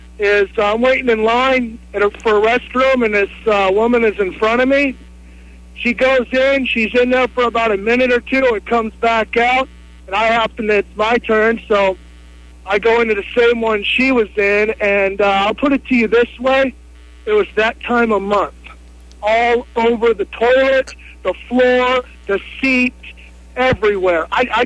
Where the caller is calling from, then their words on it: Baumholder, Rhineland-Palatinate, Germany; I'm the guy from Baumholder, Germany.